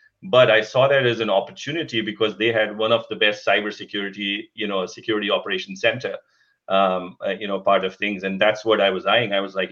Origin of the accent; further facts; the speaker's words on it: India; I was born and brought up in India and, you know, a typical what we call a middle income family.